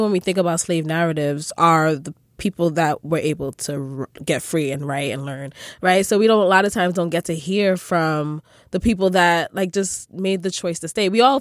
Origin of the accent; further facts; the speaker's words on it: Sierra Leone; so I'm from Sierra Leone.